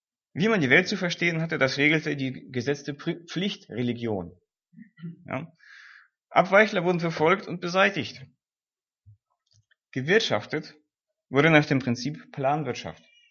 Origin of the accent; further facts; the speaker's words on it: Russia; moved away; Und ich selbst bin in einem Land aufgewachsen, wo es sich eben auch ähnlich verhielt. Also ich komme aus Russland und ich habe den Sozialismus sterben sehen, Anfang der 90er Jahre, und dann haben wir das Land verlassen.